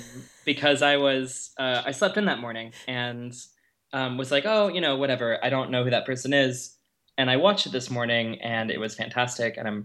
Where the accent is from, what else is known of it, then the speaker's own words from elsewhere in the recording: Austin, Texas, United States; now in Portland, United States; So I'm a recent Portland transplant. I grew up in Austin, Texas, which is sort of known as the music or liberal hub of Austin.